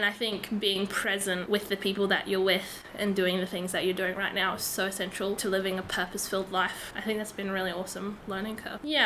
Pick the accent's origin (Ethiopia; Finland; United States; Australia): Australia; Brisbane, Queensland; now in Auckland, New Zealand; I've moved from Australia in January. So I moved from Brisbane area, South Queensland